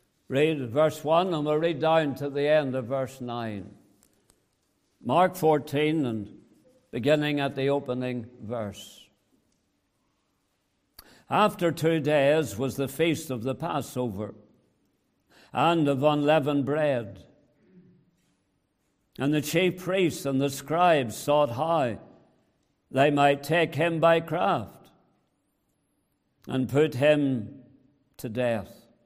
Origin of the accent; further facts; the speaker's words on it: Northern Ireland, United Kingdom; now in Canada; We've been in Canada a total of 31 years. But I'm still an Ulster man, I'm not a Canadian. And it's good to be back home in Ulster once again.